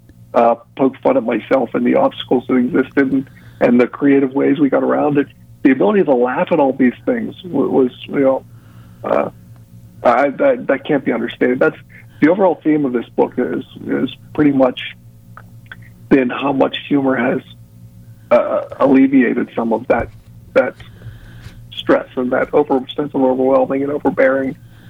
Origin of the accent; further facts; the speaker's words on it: Pennsylvania, United States; I'm from Pennsylvania, so they shipped me the whole way down to a really high-end spinal cord rehab center